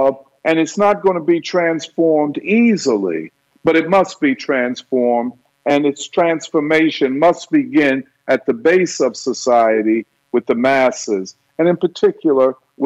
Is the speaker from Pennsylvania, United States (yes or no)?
yes; Philadelphia, Pennsylvania, United States; I'm a Philadelphian, and we have a lot to straighten out in this city.